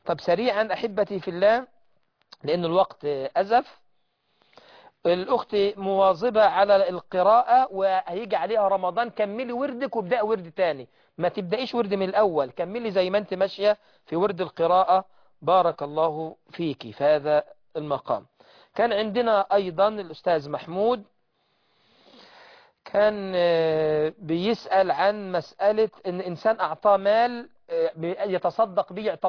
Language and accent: Arabic; Egypt; زي ما بنقول عندنا في مصر إيده والتراب التصق بالتراب من شدة الفقر